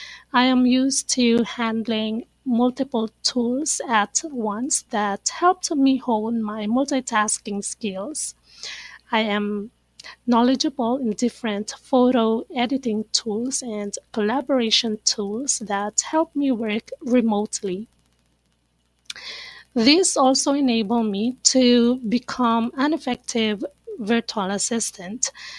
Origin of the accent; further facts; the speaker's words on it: Baguio, Cordillera Administrative Region, Philippines; I am from Baguio City, Philippines.